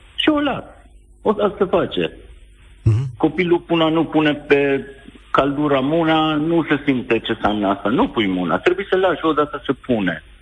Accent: Iran; moved away; Eu chiar vin din Iran.

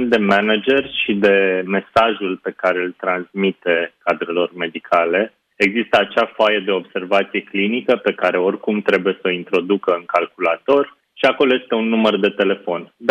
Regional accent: Craiova, Dolj, Romania; eu sunt din Craiova

